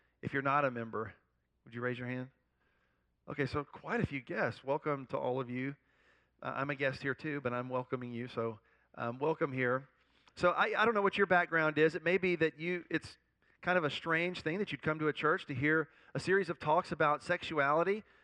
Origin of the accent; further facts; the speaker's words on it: Louisiana, United States; I grew up in the Deep South, and I grew up in South Louisiana.